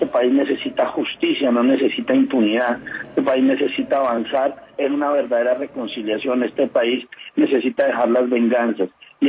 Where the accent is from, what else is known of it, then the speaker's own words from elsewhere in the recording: Colombia; que es lo que creo que hay que hacer como colombianos